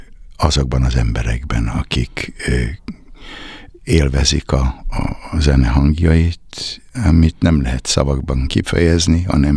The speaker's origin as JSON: {"language": "Hungarian", "town": "Ibrány", "region": "Szabolcs-Szatmár-Bereg", "country": "Hungary", "tie": "born or raised there", "said": "én 1953-ban születtem egy Szabolcs-Szatmár megyei, akkor még falusi státuszban lévő településen. Ezt a települést úgy hívják, hogy Ibrány. Mára már várossá, kisvárossá fejlődött."}